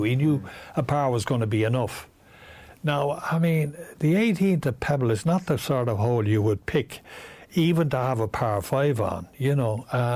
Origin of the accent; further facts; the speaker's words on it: Ireland; It was one of the most memorable occasions I've ever experienced in golf, you know, as from an Irish perspective.